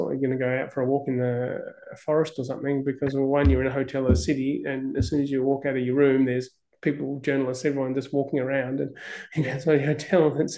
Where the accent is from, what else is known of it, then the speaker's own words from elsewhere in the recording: Northern Territory, Australia; growing up in the Northern Territory is the only, I think, one or two white children in Aboriginal settlement.